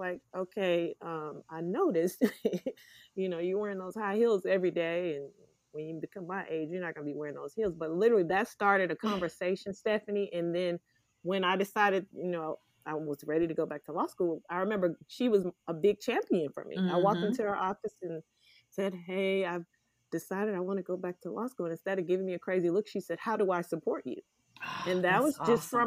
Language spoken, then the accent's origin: English; Mississippi, United States; but you know, I'm from Mississippi. I speak to everybody.